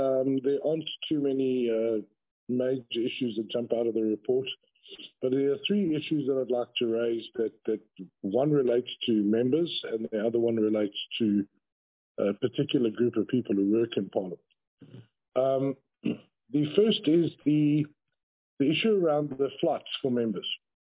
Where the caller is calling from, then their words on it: Acacia Park, Western Cape, South Africa; I'm calling from Acacia Park, so you know what the signal is like here.